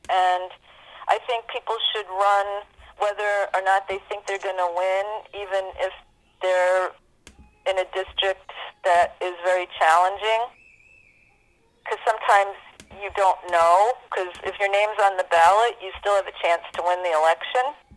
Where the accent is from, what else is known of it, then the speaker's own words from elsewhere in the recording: New York, United States; Well, I'm not surprised at Trump being like Trump, because I grew up in New York.